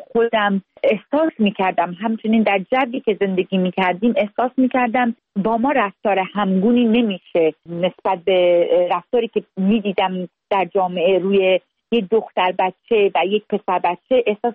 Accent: Tehran, Tehran Province, Iran; born there; من حقیقتا در تهران به دنیا آمدم، از یک پدر و مادر جوان اولین فرزند خانواده بودم

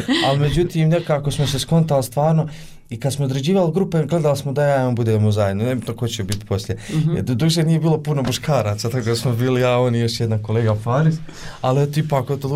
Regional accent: Gornji Vakuf-Uskoplje, Federation of Bosnia and Herzegovina, Bosnia & Herzegovina; ja upravo dolazim iz mjesta gdje je bilo tokom, kako da kažem, ovog zadnjeg rata, bilo je jako teško. Jer dolazim iz mjesta gdje je podijeljeno.

